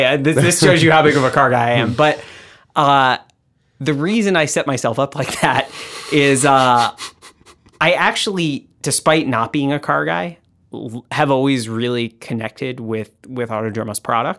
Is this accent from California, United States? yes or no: no; Texas, United States; I'm also I'm from Texas. I'm not like a city kid.